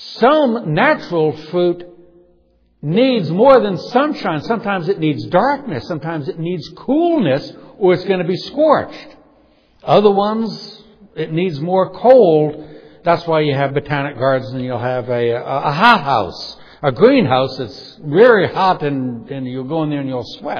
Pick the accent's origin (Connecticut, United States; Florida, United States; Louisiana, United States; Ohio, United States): Louisiana, United States; New Orleans; Or in my hometown in New Orleans. I visited there last year.